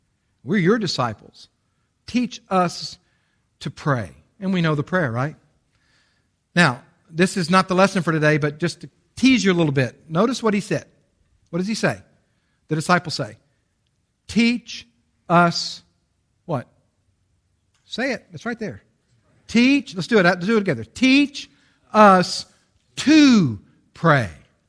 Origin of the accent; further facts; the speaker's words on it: the South, United States; All right, now, you say, well, we're from the South.